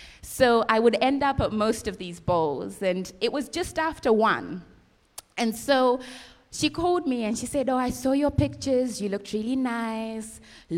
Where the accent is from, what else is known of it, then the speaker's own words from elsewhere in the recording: Australia; moved away as an adult; now in Zambia; I also grew up with a very Australian dress code. So when I moved from Australia and moved to Zambia, and by that time I was a church leader when I was leaving Australia, and I moved to Zambia